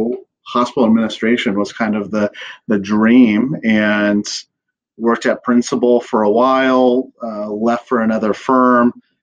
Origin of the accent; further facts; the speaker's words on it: Newton, Iowa, United States; But I'm an Iowa guy. So I am a Drake alum, a 2012. But I haven't traveled very far. I'm from Newton, Iowa, originally